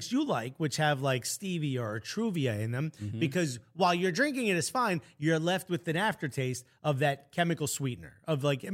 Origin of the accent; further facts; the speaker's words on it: North West England, United Kingdom; accent: Scouse; I didn't make a mistake. You just don't understand my Scouse accent.